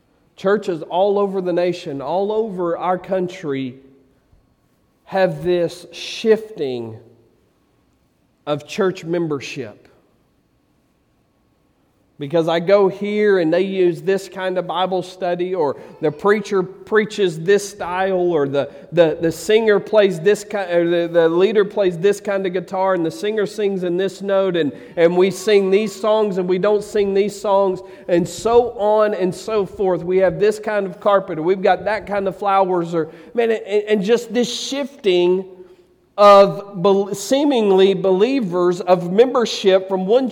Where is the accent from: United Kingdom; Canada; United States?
United States; I'm an American through and through. I thank God for our country.